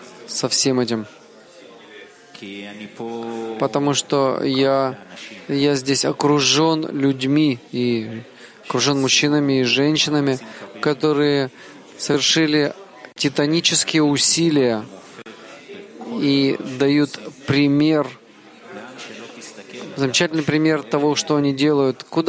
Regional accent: Petah Tikva, Central District, Israel; я из Петахтиквы.

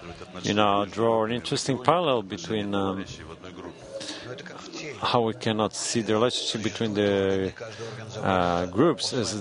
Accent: Krasnoyarsk, Krasnoyarsk Krai, Russia; English is a second language; And I'm from Krasnoyarsk

